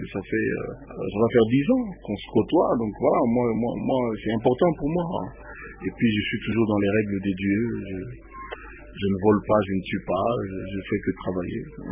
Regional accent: Kisangani, Tshopo, DR Congo; born there; Mon Akin était, je suis né à Kisangani.

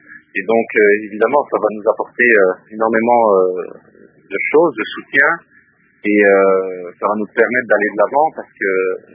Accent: France; Moi, je suis français.

